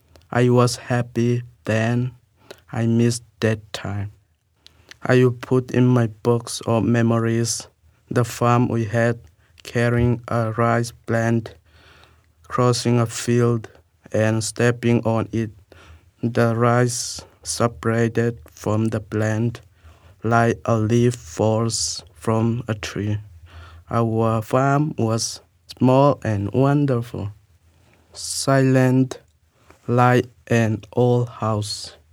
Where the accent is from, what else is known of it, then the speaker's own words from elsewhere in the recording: Myanmar; English is a second language; I'm from Burma.